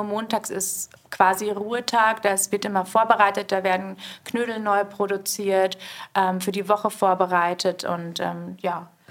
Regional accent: North Rhine-Westphalia, Germany; Aus Nordrhein-Westfalen.

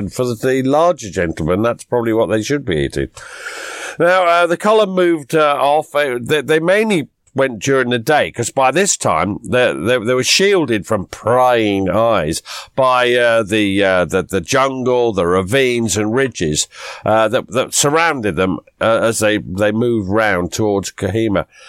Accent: East of England, United Kingdom; accent: Norfolk; No, that was my Norfolk accent.

